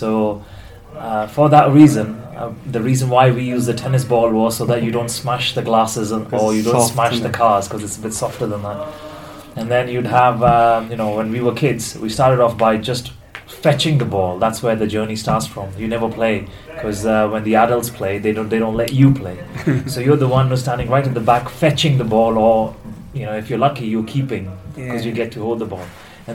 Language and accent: English; Mumbai, Maharashtra, India; So I'm from Mumbai.